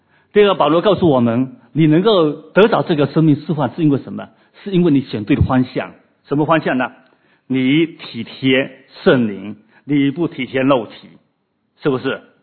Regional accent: China; 其实不只是我们中国人会这样子

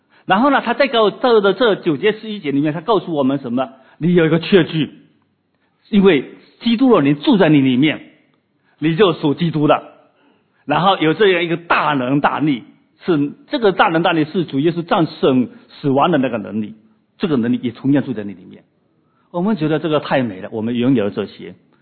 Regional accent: China; 其实不只是我们中国人会这样子

